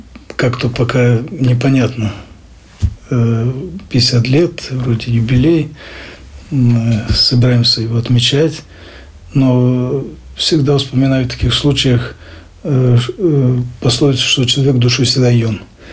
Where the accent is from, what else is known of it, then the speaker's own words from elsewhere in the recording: Lviv Oblast, Ukraine; born there; родился я в очень хорошем месте, вернее, прекрасном месте Украины, это Львовская область, Турковский район. Это место у нас называется Прикарпатье, потому что дальше Закарпатье, и с нашей стороны начинается Карпаты. Вот, в Прикарпатье, село Ильник, очень большое село.